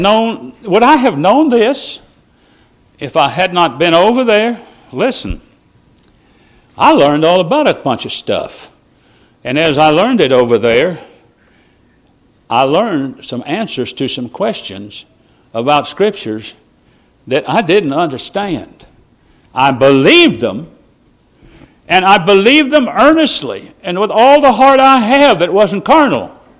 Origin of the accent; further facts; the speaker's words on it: United States; But I'm an American. And I'm an American before anything else.